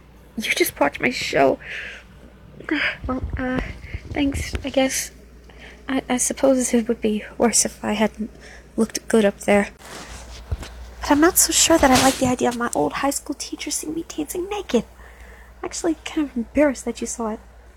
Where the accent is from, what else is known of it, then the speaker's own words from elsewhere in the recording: United States; accent: no southern drawl; now in Tennessee, United States; Yeah, no southern drawl. I don't sound like I come from Tennessee, do I? Well, yeah, you're right about that. I moved here about 3 years ago.